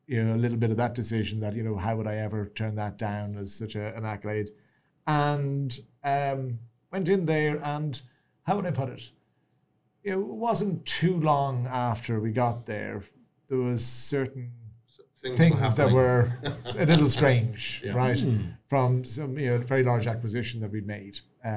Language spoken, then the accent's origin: English; Ireland; I suppose the fact that I'm Irish and I'm stubborn